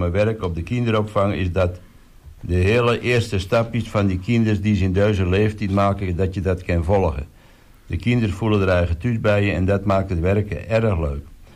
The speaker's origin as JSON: {"language": "Dutch", "town": "Texel", "region": "North Holland", "country": "Netherlands", "tie": "born or raised there", "said": "Ik ben op 17 november 1999 geboren op Texel."}